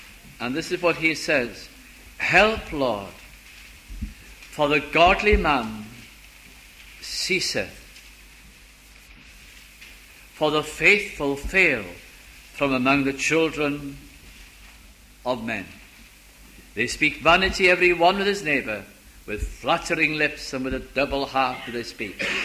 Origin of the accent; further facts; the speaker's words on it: Caernarfon, Wales, United Kingdom; went to Carnarvon, my hometown.